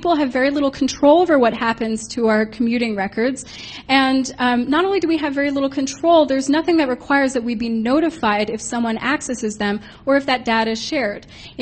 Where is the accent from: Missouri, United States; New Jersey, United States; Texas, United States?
New Jersey, United States; I grew up in New Jersey, and so I used to take Amtrak a lot from Boston to New York or from Boston to New Jersey